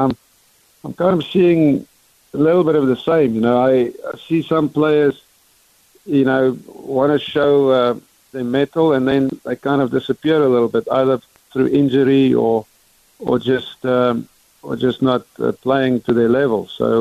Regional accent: England, United Kingdom; now in United States; you know, with autism, you know, growing up in England and then moving over here

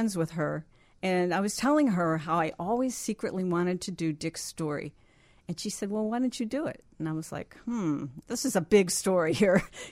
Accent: Villa Park, United States; I grew up in Villa Park.

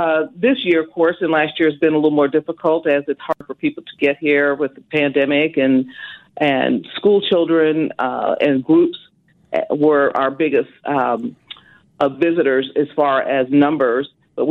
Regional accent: Wichita, Kansas, United States; Pretty much from Wichita.

